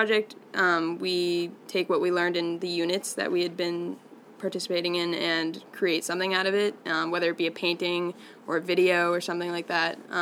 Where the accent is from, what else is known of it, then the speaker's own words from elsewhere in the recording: Carlisle, Massachusetts, United States; I'm from Carlisle, Mass.